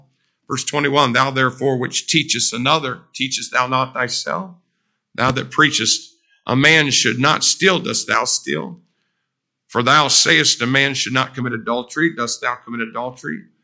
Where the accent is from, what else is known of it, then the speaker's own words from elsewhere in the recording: Greencastle, Indiana, United States; born there; I was born in Greencastle, Indiana. I could have been born in Africa.